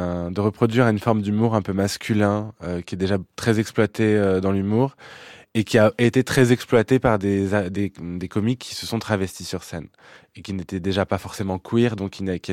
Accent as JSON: {"language": "French", "town": "Clermont-Ferrand", "region": "Auvergne-Rhône-Alpes", "country": "France", "said": "moi je viens de Clermont-Ferrand, j'avais beaucoup de familles à Chamalières et c'est un peu le Neuilly clermontois"}